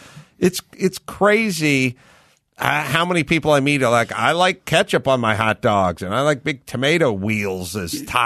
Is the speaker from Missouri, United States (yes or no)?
no; North Hollywood, California, United States; I grew up on Laurel Canyon in North Hollywood.